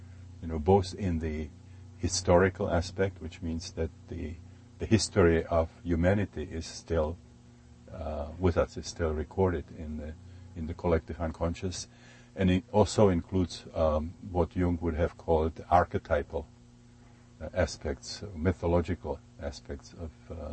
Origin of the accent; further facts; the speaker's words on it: Prague, Czechia; moved away as an adult; now in United States; I was born and educated in Prague, Czechoslovakia, and I came to this country when I was 37.